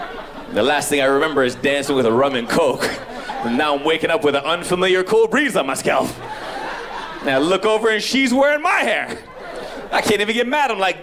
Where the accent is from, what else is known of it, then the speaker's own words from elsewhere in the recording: Toronto, Ontario, Canada; So I'm originally from Canada, Toronto.